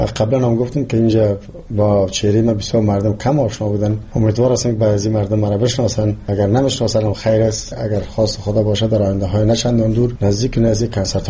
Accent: Jalalabad, Nangarhar, Afghanistan; born there; اگر من خودم یک تاجیک و کس پنشیر، پدر مادرم از پنشیر است، ولی من در جلال‌آباد تولد شدم. ولی من افتخار میکنم هر دوی زبان بر من زبان مادریم است.

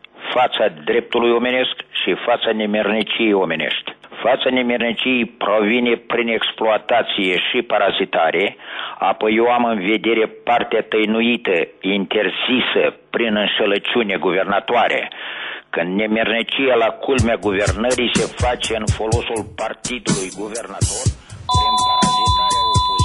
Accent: Chișinău, Moldova; sunt din Chișinău.

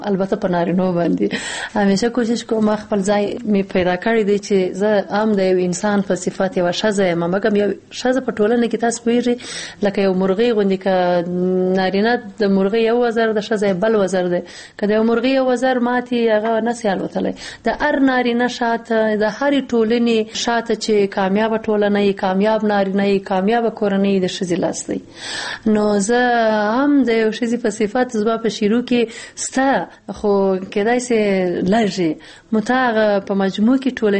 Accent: Afghanistan

